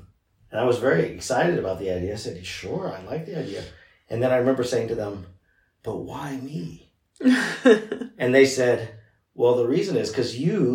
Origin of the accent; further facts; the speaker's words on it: Houston, Texas, United States; also born or lived in New York City; now in Berlin, Germany; I grew up in Houston, but I had a long time in New York City before I came to Germany, before I came to Berlin.